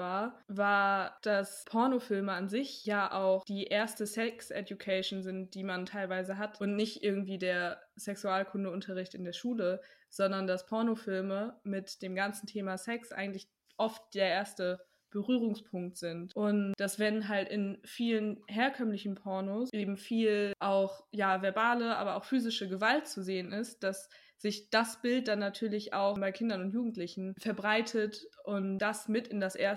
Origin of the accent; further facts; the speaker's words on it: Hamburg, Germany; Ich komme aus Hamburg.